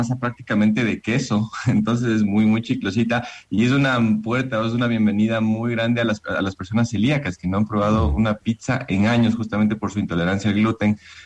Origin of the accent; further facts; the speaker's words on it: Ecuador; Nosotros como ecuatorianos a veces, no sé, somos muy tibios en algunas cosas donde podemos ser más potentes, más fuertes y demás.